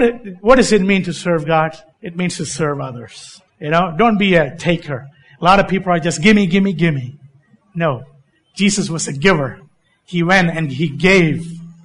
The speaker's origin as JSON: {"language": "English", "country": "India", "said": "just so happens that I'm from India."}